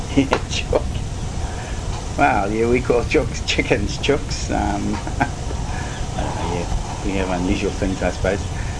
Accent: Russell, Northland, New Zealand; I was born in Russell. I'm of Ngāpuhi descent. It's my tribal side. Ngāti Manu is my iwi. My mother's from up north here.

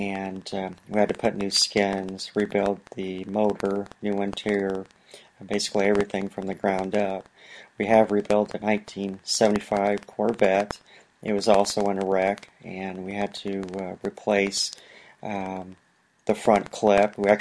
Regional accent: Carbondale, Illinois, United States; I was born and raised in Carbondale, Illinois. My mother was actually raised in Kansas, and my father was born and raised in Alton, Illinois, which is about 20-30 minutes from St. Louis.

